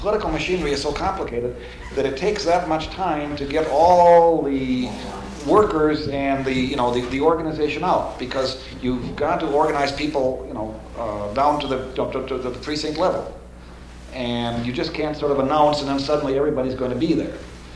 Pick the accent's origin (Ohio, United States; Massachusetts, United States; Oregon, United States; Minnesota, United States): Minnesota, United States; Kenyon; I like to tell stories about my hometown, Kenyon